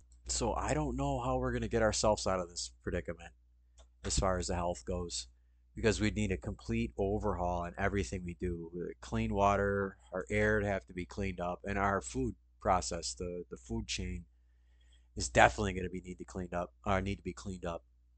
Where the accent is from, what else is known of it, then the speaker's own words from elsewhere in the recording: Wisconsin, United States; accent: Wisconsin; As you can tell, my grating Wisconsin accent is a bit more nasally.